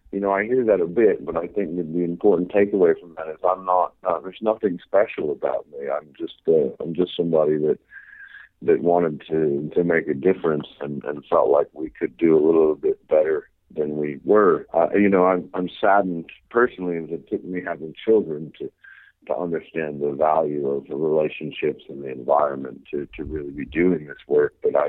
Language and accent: English; Maine, United States; I grew up in Maine, a small little community called the Avon Valley, Maine. And, you know, we grew up on a subsistence farm with my grandfather and all my aunts and uncles.